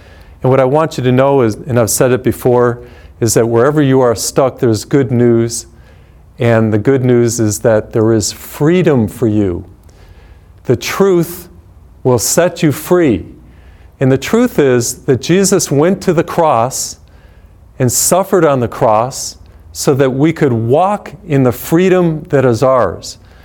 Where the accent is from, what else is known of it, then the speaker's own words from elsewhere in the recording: Feeding Hills, Massachusetts, United States; I come from Massachusetts. I was born in a little town called Feeding Hills, Massachusetts, one of the original 13 colonies.